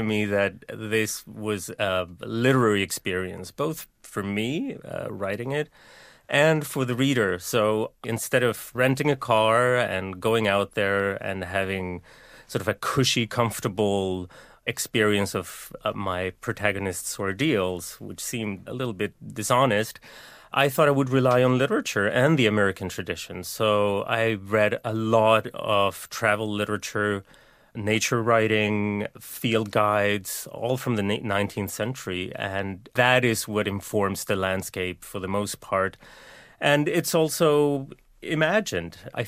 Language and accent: English; Sweden; first language Spanish; English is a second language; also born or lived in Argentina / England; now in New York, United States; And I grew up in Sweden. We spoke Spanish at home, but I spoke Swedish out in the world. And I think that's actually how I got English. Then we all moved back to Argentina, but I decided that I wanted to live in England, where I moved, and then came to New York almost 20 years ago now.